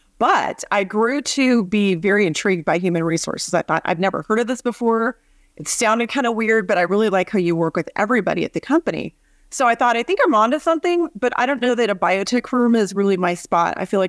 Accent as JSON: {"language": "English", "town": "Sacramento", "region": "California", "country": "United States", "tie": "born or raised there", "lives_now": "Los Angeles, United States", "said": "But I'm a California girl. I grew up in Sacramento. And then I went to San Diego for college."}